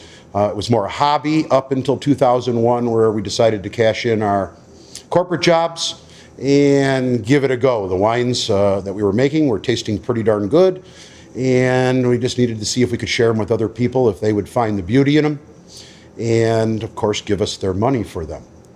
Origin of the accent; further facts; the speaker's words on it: Cleveland, Ohio, United States; I'm originally from Cleveland, Ohio.